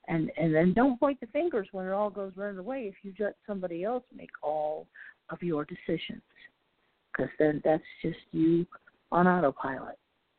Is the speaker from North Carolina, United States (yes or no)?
no; Ohio, United States; Next month, hopefully, I will be in Ohio. Yes, Ohio, my home state.